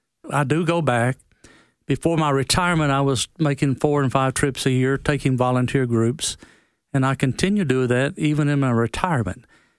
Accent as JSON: {"language": "English", "country": "United States", "said": "Even today, as an American, I've had many pastors and many lay people personally thank me that we brought the gospel."}